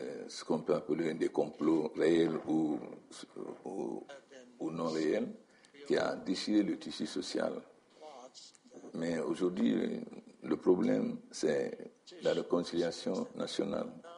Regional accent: Guinea; Alassane Ouattara est ivoirien, moi je suis guinéen, mais nous sommes de même ethnie.

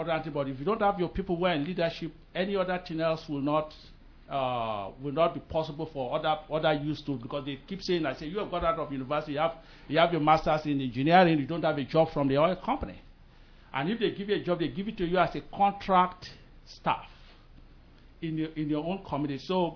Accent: Bayelsa, Nigeria; now in United States; I'm from Bayelsa State as well, just like Francis.

